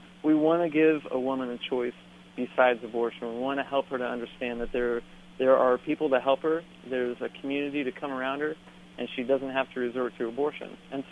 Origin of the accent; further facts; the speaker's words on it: California, United States; out in my home state of California